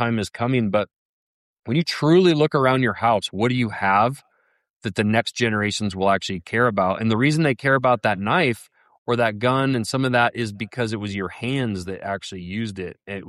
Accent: Lincoln, Montana, United States; I grew up in the Blackfoot River Valley. And most people in Lincoln, Montana it's a pretty rural area and they don't make a lot of money.

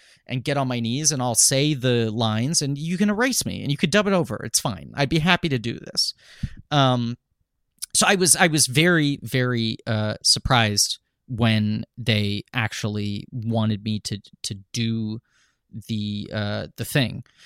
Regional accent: New York City, New York, United States; I'm from New York City, but I the bar mitzvah was very different over there.

